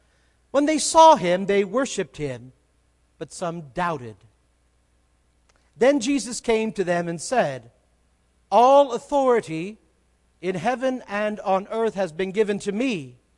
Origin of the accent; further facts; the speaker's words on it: California, United States; You know, growing up in California, there were many independent churches.